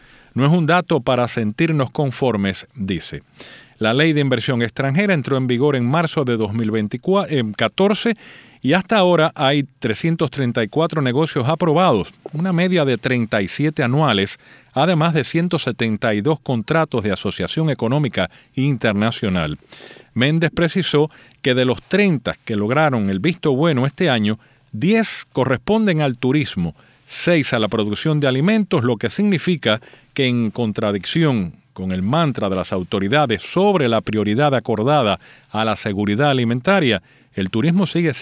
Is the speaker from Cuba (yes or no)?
yes; Antilla, Holguín, Cuba; Conozco muy bien Báguanos, porque yo para trasladarme a mi pueblo natal, Antilla, tenía que pasar por Báguanos.